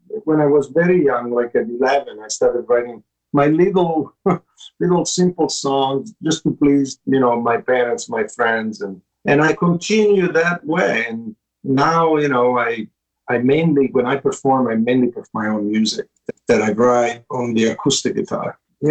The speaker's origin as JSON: {"language": "English", "town": "Turin", "region": "Piedmont", "country": "Italy", "tie": "born or raised there", "also_born_or_lived": "Sicily", "lives_now": "United States", "said": "I grew up in Turin, up north, not far from Milano. And I was born in Sicily, but I grew up in Turin."}